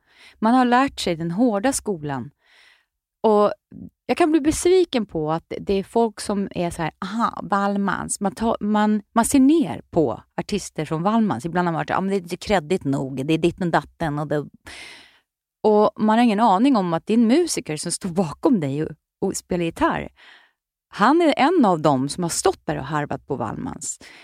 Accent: Nyköping, Södermanland, Sweden; jag kommer från Nyköping

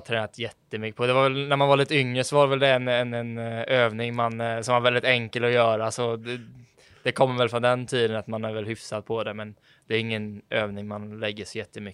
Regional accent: Landsbro, Jönköping County, Sweden; also born or lived in Eksjö; Jag är född i Eksjö, men uppvuxen i Landsbro.

